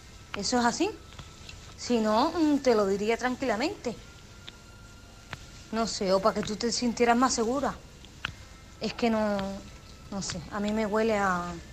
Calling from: Málaga, Andalusia, Spain; Soy corresponsal de Málaga

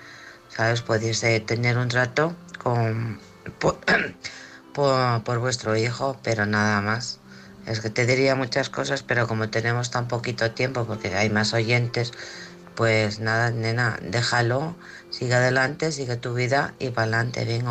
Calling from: Alcorcón, Community of Madrid, Spain; de Alcorcón.

